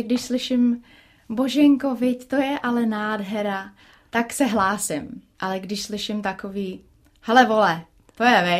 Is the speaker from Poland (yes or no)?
no; United States; ten nás vždycky všude prozradí, že jsme z Ameriky